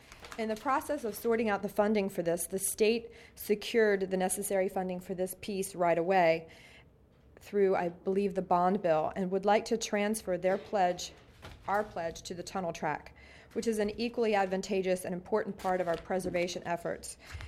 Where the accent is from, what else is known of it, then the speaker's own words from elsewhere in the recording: Bethany Beach, Delaware, United States; I am from Bethany Beach, Delaware, and I'm president and CEO of the Sussex County Land Trust.